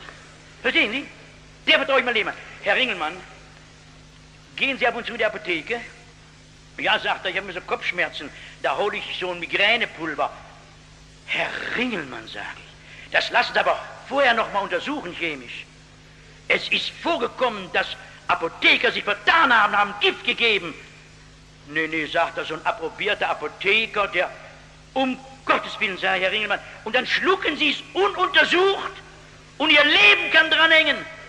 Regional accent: North Rhine-Westphalia, Germany

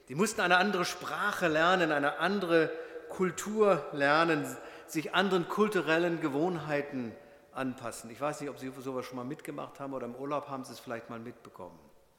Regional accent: Hanover, Lower Saxony, Germany; Ich bin gebürtiger Norddeutscher, das ist ein gewisser Makel. Ich komme aus Hannover, ich spreche Hochdeutsch. Ich bin aber schwäbisch sozialisiert und inkulturiert, nur mit Sprache, da hapert es noch ein bisschen.

